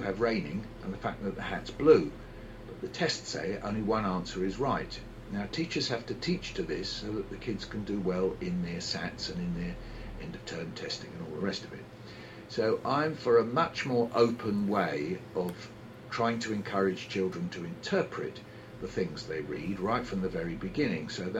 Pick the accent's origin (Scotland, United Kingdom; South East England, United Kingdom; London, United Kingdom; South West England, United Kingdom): London, United Kingdom; accent: London; And Americans think I'm saying noice, N-O-I-C-E, because of my London accent.